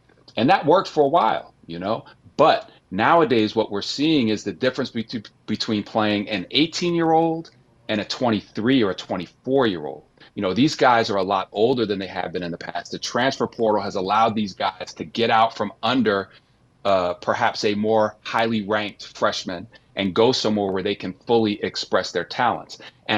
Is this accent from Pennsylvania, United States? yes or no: yes; Sewickley, Pennsylvania, United States; from my hometown here, outside of Pittsburgh, Swickley, PA.